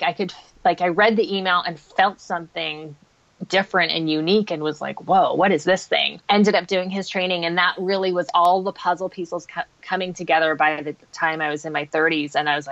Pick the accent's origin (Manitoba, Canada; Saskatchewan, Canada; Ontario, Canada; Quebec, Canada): Ontario, Canada; Goderich; I live in Goderich, Ontario, and I grew up in Goderich, Ontario. So, you know, small town thinking.